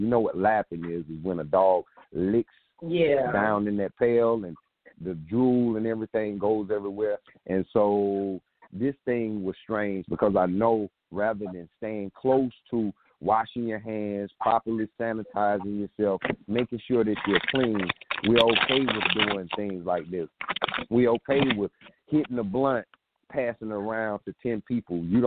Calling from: South Carolina, United States; I'm calling from South Carolina.

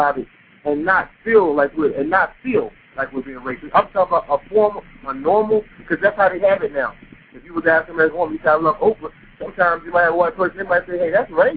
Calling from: Philadelphia, Pennsylvania, United States; I'm calling you from Philadelphia. We have brothers in Chicago, Detroit, and I travel state to state.

